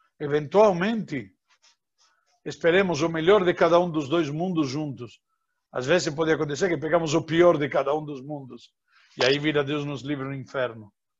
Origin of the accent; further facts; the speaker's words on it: Argentina; Portuguese is a second language; now in Brazil; Eu sou da Argentina e vim morar no Brasil.